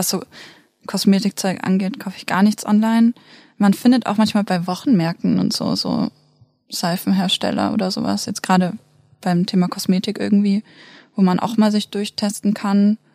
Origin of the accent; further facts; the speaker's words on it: Baden-Württemberg, Germany; ich komme aus Baden-Württemberg, das schwäbischer Geiz